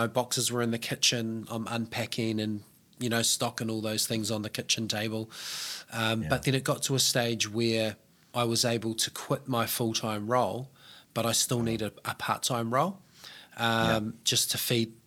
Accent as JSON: {"language": "English", "country": "New Zealand", "also_born_or_lived": "Australia", "said": "we moved home from Australia, and we saw that the cost of living was just astronomical in New Zealand."}